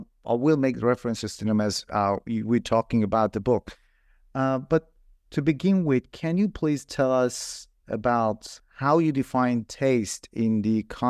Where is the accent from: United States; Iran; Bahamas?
Iran; English is a second language; I'm not from England myself, and I grew up in Iran. That's my home country.